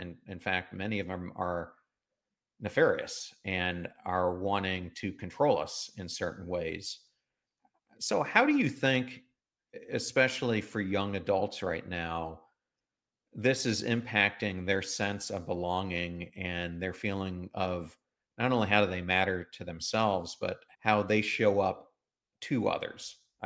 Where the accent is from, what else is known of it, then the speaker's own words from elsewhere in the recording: York, Pennsylvania, United States; I grew up in Pennsylvania and I grew up in York, and I always felt, especially York, it's not a very big town